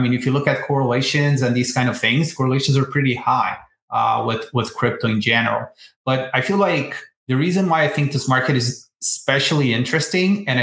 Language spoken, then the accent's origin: English; Brazil; I'm originally from Brazil, born and raised there.